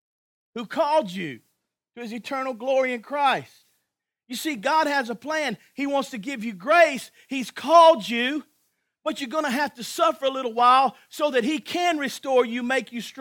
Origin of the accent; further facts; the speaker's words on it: Grangeville, Louisiana, United States; I grew up in Grangeville, Louisiana. Nobody knows where that is. But there's a river called the Amite River that goes through it. It separates St. Helena Parish from East Feliciana Parish.